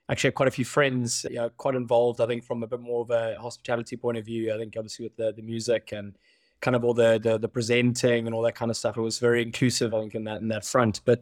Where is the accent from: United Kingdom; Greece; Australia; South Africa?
South Africa; you've got to be positive as a South African, I guess.